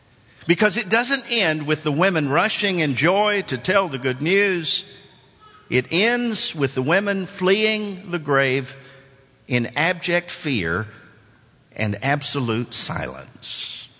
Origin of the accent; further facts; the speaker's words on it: Nashville, Tennessee, United States; I had seen it as a boy growing up in Nashville at the War Memorial when it first came out